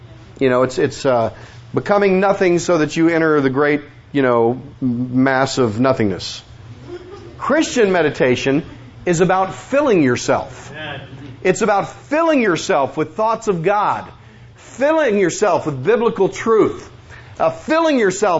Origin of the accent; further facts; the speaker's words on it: Illinois, United States; Of course, I'm from Illinois. We know about cows in Illinois.